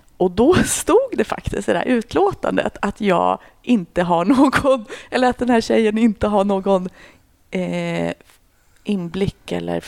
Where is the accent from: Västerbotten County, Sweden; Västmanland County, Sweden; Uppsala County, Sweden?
Uppsala County, Sweden; now in Stockholm, Sweden; Jag är född i Stockholm, men sen är jag uppväxt utanför Uppsala. Mm. Men jag flyttade tillbaka till Stockholm när jag började på polishögskolan.